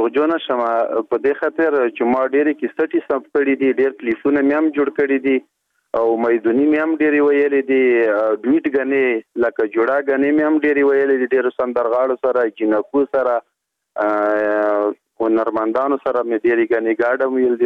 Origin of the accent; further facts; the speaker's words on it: Matun, Khost, Afghanistan; زه د خوست ولایت دی متون یما په متون کې مده خل چینه کلی یما